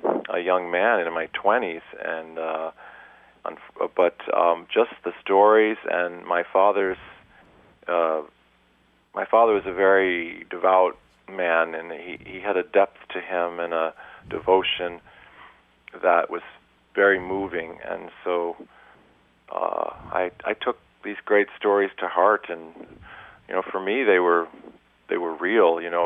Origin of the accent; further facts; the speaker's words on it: United States; born there; I was born in America, and I still feel that strong connection to the Greek heritage.